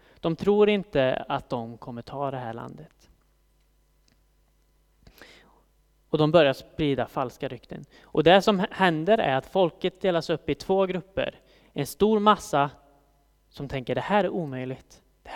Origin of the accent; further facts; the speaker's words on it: Kil, Värmland, Sweden; jag kommer från Värmland. Jag kommer inte från Årjäng som Elin gör, utan jag kommer från Kil som är helt klart en bättre ort än Årjäng.